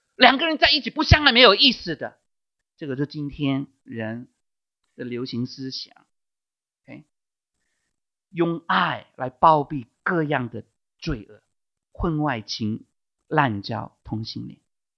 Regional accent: China; 我们中国人呢又吝啬到从来都不讲 I love you， 对吗？

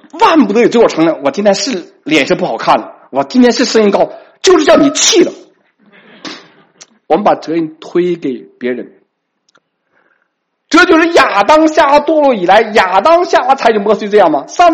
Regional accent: Northeast China, China; 咱们东北人哪吃过小笼蒸包

